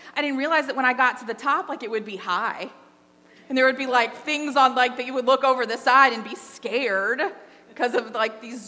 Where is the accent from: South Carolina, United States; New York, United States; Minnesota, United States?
South Carolina, United States; Charleston; I was from Charleston. Zero sea level.